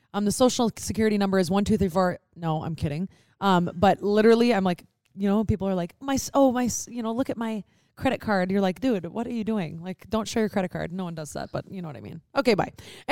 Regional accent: Poland; Yeah, I'm from Poland. So basically, yeah.

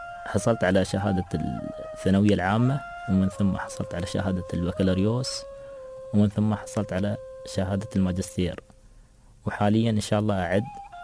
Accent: United Arab Emirates; والله أتمنى أن الرياضة توصل للعالمية عندنا في الإمارات

